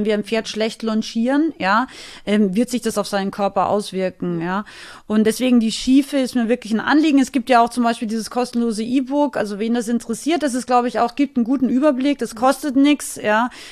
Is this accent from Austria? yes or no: yes; Austria; ich bin ja aus Österreich, ich bin ein relativ direkter Mensch.